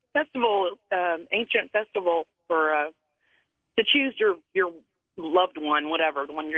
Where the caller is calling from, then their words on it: Myrtle Beach, South Carolina, United States; Yeah, I'm calling from Myrtle Beach.